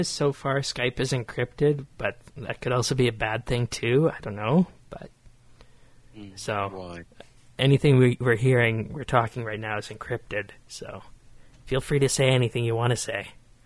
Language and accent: English; Canada; I'm from Canada